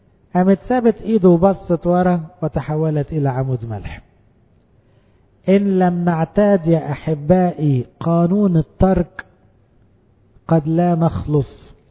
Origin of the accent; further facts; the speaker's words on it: Egypt; الجري نص المجدعة يسموه عندنا في مصر كده